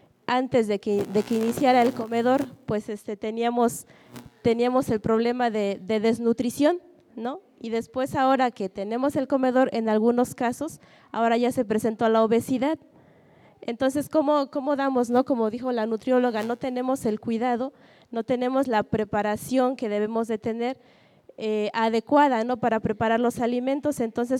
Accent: San Francisco Nuxaño, Oaxaca, Mexico; vengo del municipio de San Francisco Nuxaño, de la región mixteca

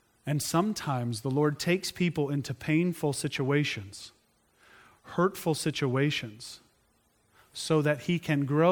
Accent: Tulsa, Oklahoma, United States; I grew up in Tulsa, Oklahoma. Okay, there's oil there.

